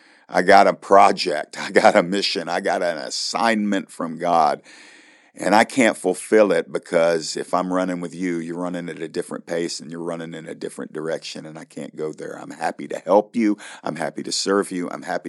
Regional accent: Georgia, United States; you can watch every Tuesday night on WATC Channel 57 here in my home state of Georgia.

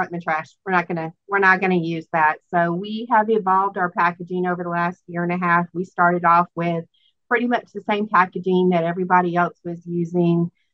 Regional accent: Houston, Texas, United States; I am from the Houston, Texas area.

